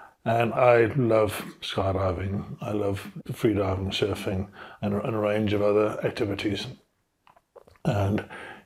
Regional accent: South Africa; now in United Kingdom; I came from South Africa

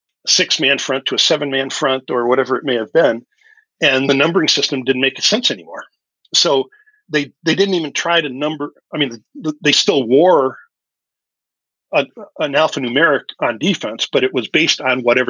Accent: the North, United States; I grew up in the North, I've lived in the North my whole life.

